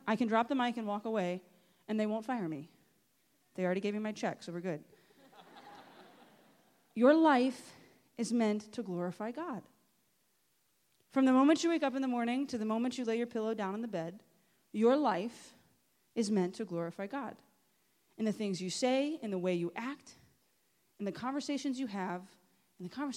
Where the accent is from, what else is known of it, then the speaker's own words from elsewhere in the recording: the South, United States; I'm from the South, so it's like we're making gumbo.